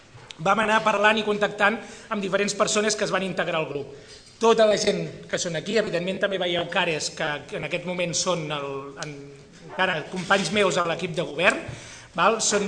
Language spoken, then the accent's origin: Catalan; L'Espluga de Francolí, Catalonia, Spain; som gent de l'Espluga i tots volem treballar per l'Espluga